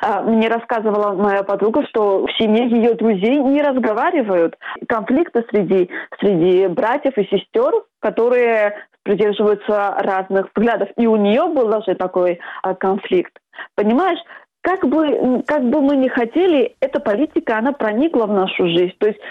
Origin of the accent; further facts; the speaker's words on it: Georgia; now in Barcelona, Spain; ты знаешь, что я из Грузии